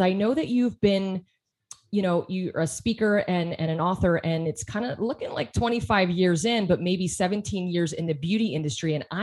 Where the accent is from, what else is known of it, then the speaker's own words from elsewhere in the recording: Pennsylvania, United States; because I used to go all the time because I'm also from Pennsylvania.